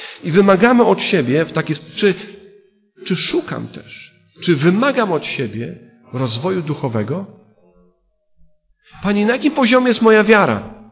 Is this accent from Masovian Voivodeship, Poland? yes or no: no; Oświęcim, Lesser Poland, Poland; born there; Tak, urodziłem się w Oświęcimiu.